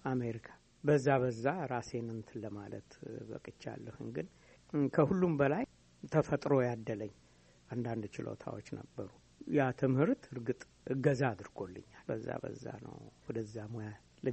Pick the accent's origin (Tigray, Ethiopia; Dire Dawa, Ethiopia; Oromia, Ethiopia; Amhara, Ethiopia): Oromia, Ethiopia; Adaberga; also born or lived in Addis Ababa; እና መጨረሻ ላይ እኔና እህቴ እንደው ከሞት እንድንተርፍላቸው ከነሱ አካባቢ ሰውረውን ወደዚህ ወደ ከተማ መጣን፣ ወደ አዲስ አበባ። ለአዲስ አበባ ቅርብ ነው፣ አዳበርጋ የሚባል ቦታ።